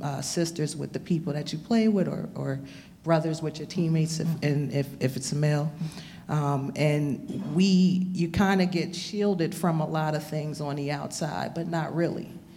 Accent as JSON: {"language": "English", "region": "New Jersey", "country": "United States", "said": "Like I said, I came from the East Coast. I'm from New Jersey."}